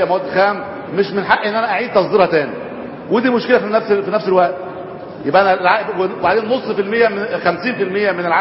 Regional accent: Egypt; فاحنا مش هنعرف نعملها عندنا في مصر

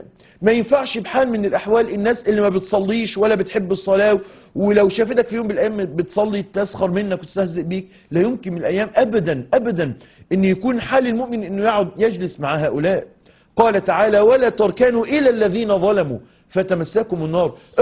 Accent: Mansoura, Dakahlia, Egypt; أنا عارف إن أنا من المنصورة

